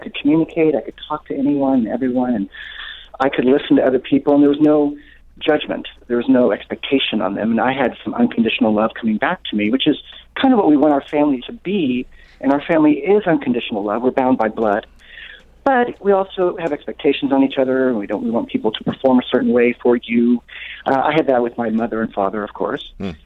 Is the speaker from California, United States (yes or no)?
yes; California, United States; I was born in California. I had a very healthy family, Italian mother. My father was a corporate attorney. We lived near the beach